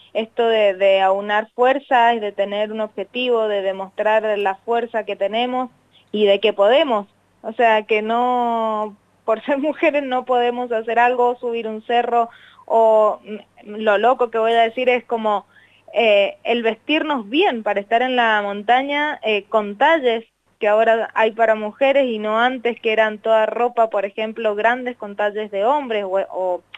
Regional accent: Mendoza, Argentina; como mendocinos tenemos el, no sé, el regalo precioso de que es el patio de nuestra casa, las montañas

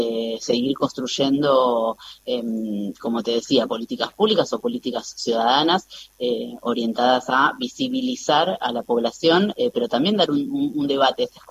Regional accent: Argentina

